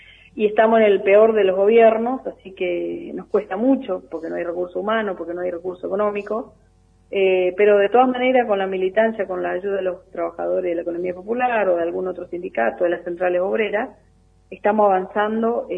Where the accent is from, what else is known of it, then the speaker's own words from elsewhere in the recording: Misiones, Argentina; Yo vengo de Misiones, vengo de 1.400, 1.500 kilómetros.